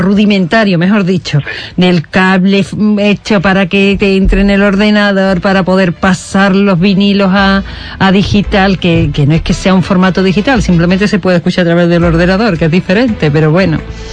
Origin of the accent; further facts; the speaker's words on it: Salteras, Andalusia, Spain; Uy, yo soy de Saltera, eso significa otra cosa, pero bueno.